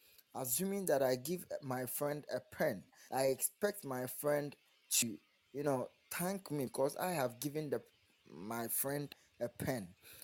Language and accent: English; Ghana; I'm from Ghana. Yeah, so let me take it from our culture here.